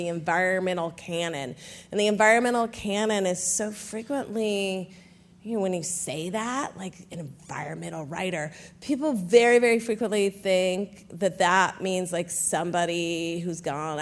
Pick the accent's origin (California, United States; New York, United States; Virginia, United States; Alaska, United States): California, United States; also born or lived in Colorado; I am a child of the American West. That's the landscape. I was born in Colorado. I was raised in California. I now live in Colorado again.